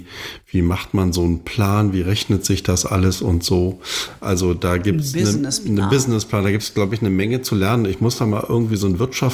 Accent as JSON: {"language": "German", "region": "East Germany", "country": "Germany", "said": "da ist mir das als Ossi nicht so gegeben, Gemüse und Obst zu unterscheiden."}